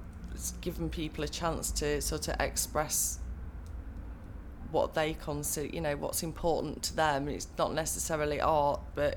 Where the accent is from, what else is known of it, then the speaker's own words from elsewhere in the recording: Belper, East Midlands, United Kingdom; From Derbyshire, originally from Belper in Derbyshire. And we live in a little village just outside, not that far from Derby really, but it's only a small village.